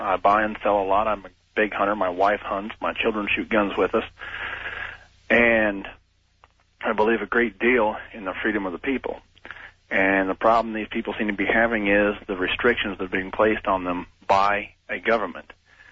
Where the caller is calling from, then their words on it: Battleground, Indiana, United States; in Battleground, Indiana.